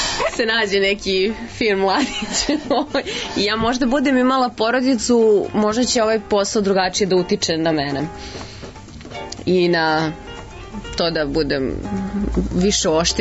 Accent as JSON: {"language": "Serbian", "country": "Serbia"}